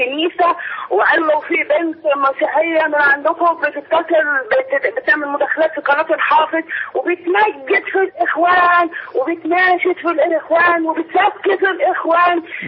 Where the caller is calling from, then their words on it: Cairo, Cairo Governorate, Egypt; من القاهره